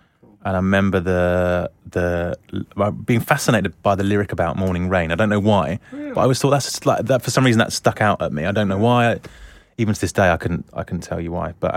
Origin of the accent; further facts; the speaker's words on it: London, United Kingdom; I'm from London, but we were living in Somerset at the time.